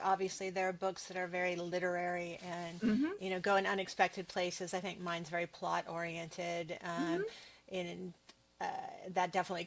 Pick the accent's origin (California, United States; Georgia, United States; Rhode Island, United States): California, United States; Studio City; also born or lived in Missouri; And I grew up in Studio City, California. I was born in Missouri, but spent most of my life in Studio City.